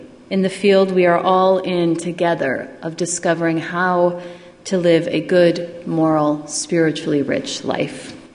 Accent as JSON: {"language": "English", "town": "Duluth", "region": "Minnesota", "country": "United States", "tie": "born or raised there", "said": "As a child growing up in Duluth, one of my favorite things to do in the summertime was to watch the huge ocean-going ships go in and out of the harbor"}